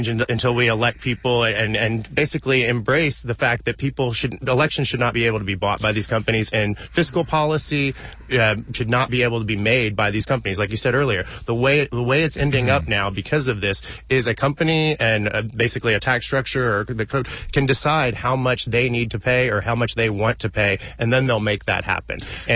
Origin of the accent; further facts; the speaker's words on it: Houston, Texas, United States; I'm born and raised in Houston. I've been a Texan my whole life.